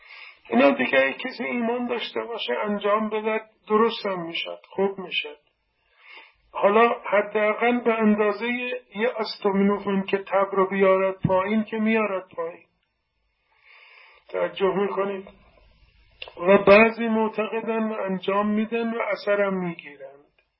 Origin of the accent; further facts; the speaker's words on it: Iran; گفتم من ایرانیم و اینجا قریبم